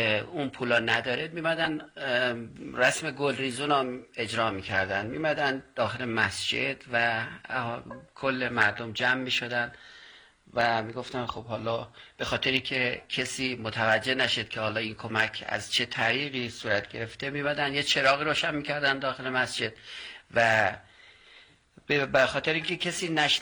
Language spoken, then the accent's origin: Persian; Shahrekord, Chaharmahal and Bakhtiari, Iran; بنده 51 سالمه، اهل شهر کردم و حدوداً از زمان بچگی شروع کردم